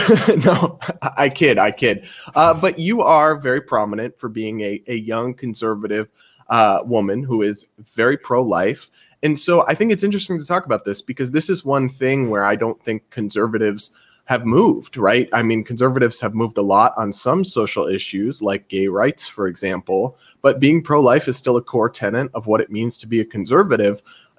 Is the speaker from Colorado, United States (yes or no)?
no; Massachusetts, United States; because we're both from Massachusetts, right?